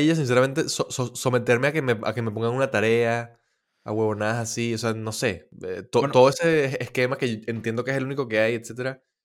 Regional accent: Caracas, Capital District, Venezuela; yo soy caraqueño

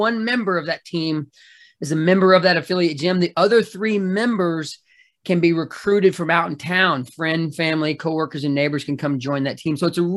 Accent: British Columbia, Canada; born there; I was born in British Columbia. I still have dual citizenship.

